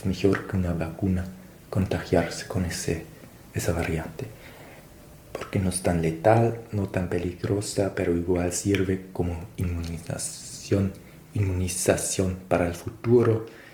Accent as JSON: {"language": "Spanish", "country": "Germany", "lives_now": "Argentina", "said": "ella dio su DNI de Perú y yo el mío de Alemania"}